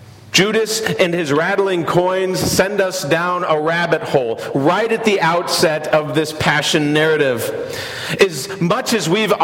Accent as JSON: {"language": "English", "town": "Lake Ozark", "region": "Missouri", "country": "United States", "tie": "born or raised there", "said": "Growing up in Lake Ozark, Missouri, our church was right up the way from the Bagnell Dam Strip."}